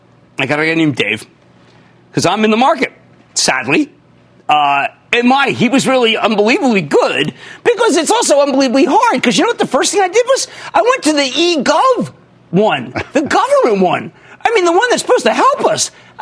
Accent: New Jersey, United States; Let's go to Phil in my home state of New Jersey, please.

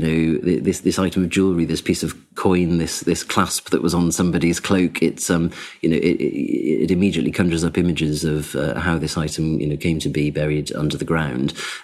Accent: Whitley Bay, North East England, United Kingdom; I'm from the Northeast, so, you know, the first historic sites I visited, I mean, I'm from Whitley Bay, so my nearest English heritage site is Tynemouth Priory

